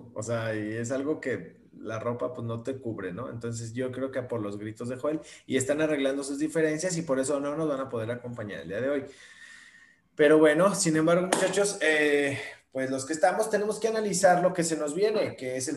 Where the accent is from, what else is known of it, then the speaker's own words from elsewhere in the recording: Jalisco, Mexico; decir que somos ahí de Guanatitos, de Jalisquito, sin pedos